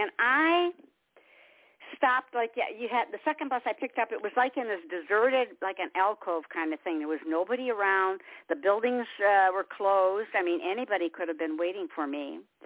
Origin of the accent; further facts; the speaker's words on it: Detroit, Michigan, United States; because I was born and raised in Detroit. And, tough city, very tough city.